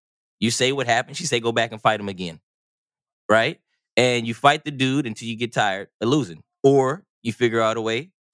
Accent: California, United States; but I'm from California and we in the South.

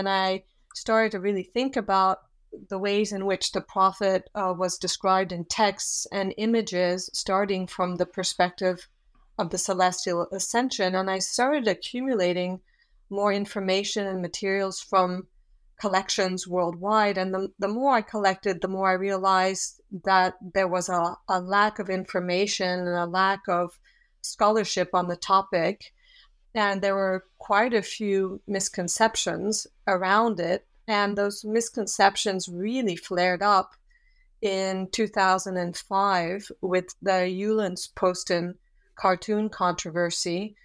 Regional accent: Switzerland; also born or lived in Australia / Yugoslavia; I had spent my whole life up till that point in Europe. I also had lived in Australia and in Yugoslavia, but I hadn't, and I am from Switzerland

